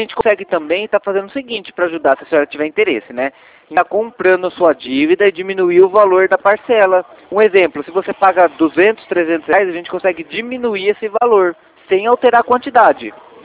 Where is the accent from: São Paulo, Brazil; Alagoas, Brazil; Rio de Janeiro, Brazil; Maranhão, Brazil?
São Paulo, Brazil; Rio Claro; Não, aqui a gente é de Rio Claro, São Paulo.